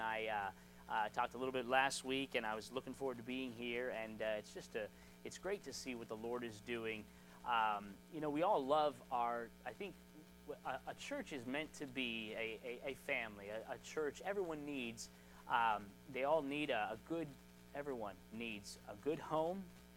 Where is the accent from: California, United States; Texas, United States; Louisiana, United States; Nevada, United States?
Nevada, United States; Las Vegas; I was actually born and raised in Las Vegas, Nevada. I am not from this area, but I'm from the West Coast. I was born and raised there, and I lived in Las Vegas up until my senior year of high school.